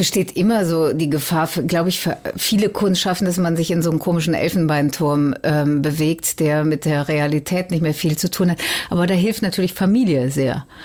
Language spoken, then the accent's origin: German; Cologne, North Rhine-Westphalia, Germany; Ich komme aus Köln und Köln ist in Hässlichkeit nicht zu toppen.